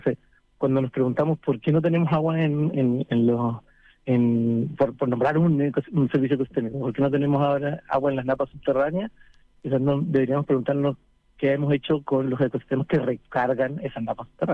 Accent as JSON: {"language": "Spanish", "country": "Chile"}